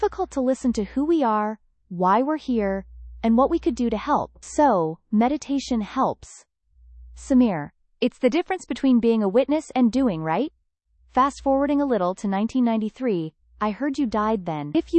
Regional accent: Livonia, Michigan, United States; I was born and raised in Livonia, Michigan, a rural suburb of Detroit. I was born in 1949, so I grew up in the 50s and 60s

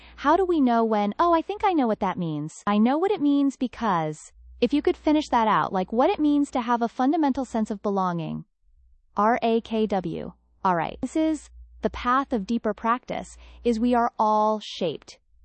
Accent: New York, United States; also born or lived in Flatbush, Brooklyn; I grew up in Tribeca in New York and had a lot of access culturally

